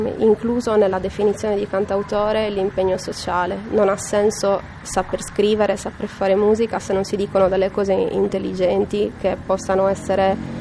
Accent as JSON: {"language": "Italian", "region": "Sardinia", "country": "Italy", "moved": "yes", "lives_now": "Turin, Italy", "said": "sto lavorando a un progetto nuovo su a Torino, infatti sono una sarda emigrata verso il nord"}